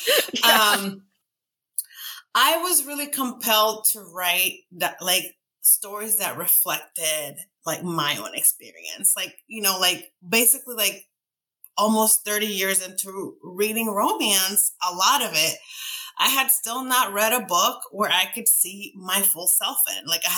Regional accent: Dominican Republic; I grew up in the Dominican Republic, so you know, the bookstores had books in Spanish

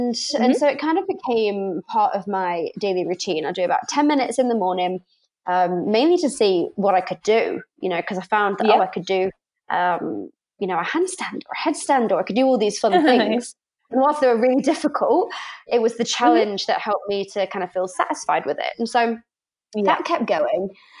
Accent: Nottingham, East Midlands, United Kingdom; moved away as an adult; now in Christchurch, New Zealand; I'm from Nottingham in the UK. I moved to Christchurch 4 years ago, and I'm loving it here.

